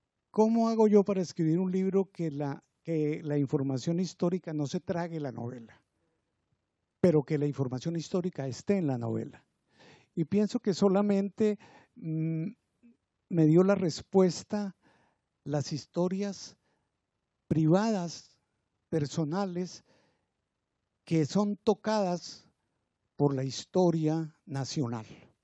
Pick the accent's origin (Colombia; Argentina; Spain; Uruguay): Colombia; Líbano, Tolima; que caminaban por el parque de mi pueblo, el Líbano